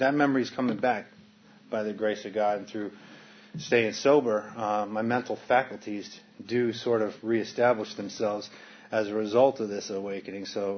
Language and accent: English; Connecticut, United States; I was born in Connecticut. My parents, they were old hippies. You know, they went to Woodstock, and they lived out on this farm up in upstate Connecticut.